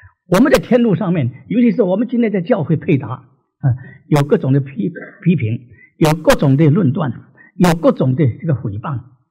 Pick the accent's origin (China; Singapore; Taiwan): Singapore; 因为我是新加坡人，新加坡的报纸对我有一点的这个感情